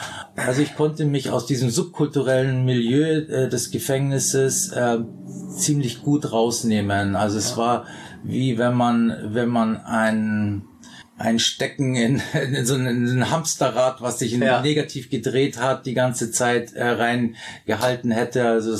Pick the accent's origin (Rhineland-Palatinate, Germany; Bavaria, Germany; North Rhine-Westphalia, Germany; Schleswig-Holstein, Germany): Bavaria, Germany; ich komme ja aus Bayern